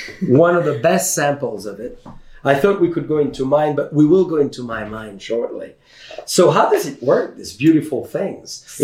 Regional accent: France; accent: French; English is a second language; I promise I'll take my big French accent for you.

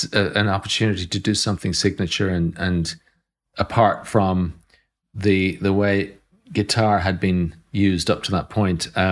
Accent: Ireland; So we were part, being Irish, I think it also gives you a different angle on the sort of post-colonial period

